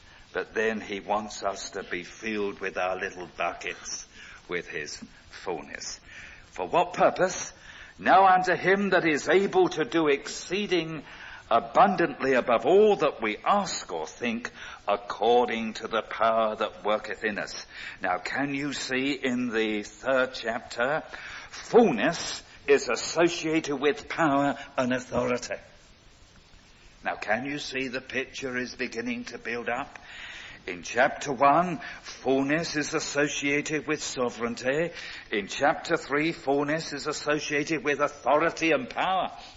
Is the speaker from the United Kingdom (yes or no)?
yes; London, United Kingdom; And being a Cockney